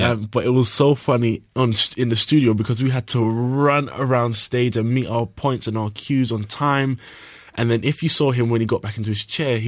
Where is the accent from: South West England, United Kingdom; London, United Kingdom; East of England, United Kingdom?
London, United Kingdom; Hackney; So and I'm from Hackney.